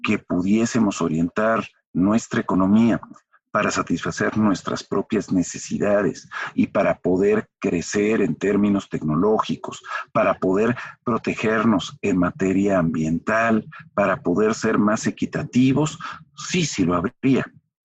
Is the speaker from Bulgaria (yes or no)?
no; Mexico; sino como mexicanos